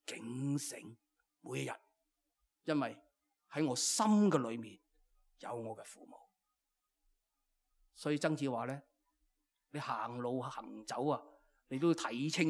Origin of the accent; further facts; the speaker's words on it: China; 我作为一个中国人，我就容易明白什么叫做孝顺。